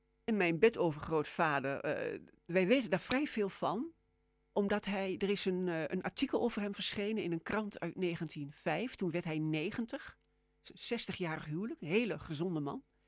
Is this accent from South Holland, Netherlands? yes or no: no; Goor, Overijssel, Netherlands; moved away as an adult; kom uit de Hengeveldestraat in Goor. Daar ben ik, ik ben in het ziekenhuis in Hengelo geboren, maar na een paar dagen in Goor terechtgekomen. En ik ben hier opgegroeid tot ik in Groningen ging studeren.